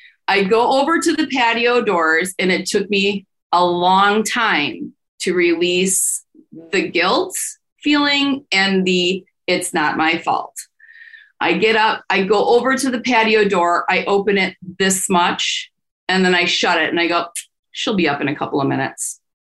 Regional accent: United States; I was still growing up in the Fox Valley that's not going to happen here.

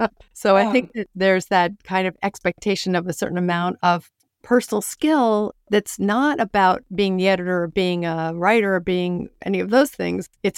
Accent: St. Louis, Missouri, United States; also born or lived in New York; because I was born in New York, but I spent 4 years of high school in St. Louis. And so I felt like I had a bit of a Midwestern in me.

